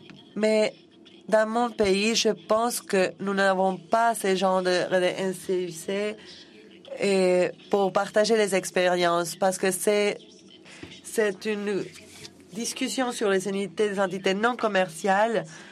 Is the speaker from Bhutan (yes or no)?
yes; Bhutan